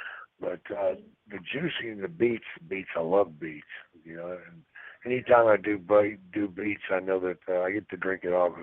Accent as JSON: {"language": "English", "region": "Texas", "country": "United States", "tie": "born or raised there", "said": "You know, I was raised in Texas. I'm not from Stone Mountain."}